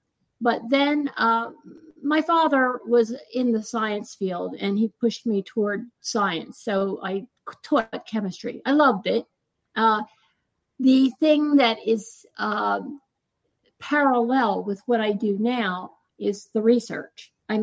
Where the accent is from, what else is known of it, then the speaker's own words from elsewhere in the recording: New Jersey, United States; I was an East Coast girl. I grew up on the East Coast, not far from New York in New Jersey.